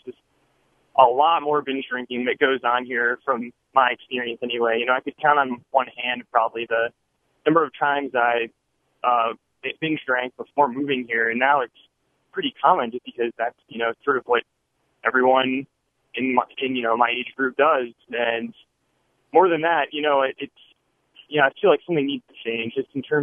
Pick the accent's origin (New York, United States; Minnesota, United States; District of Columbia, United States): Minnesota, United States; now in Madison, United States; I grew up in Minnesota, went to college in Minnesota, moved to Madison a few years ago for a job.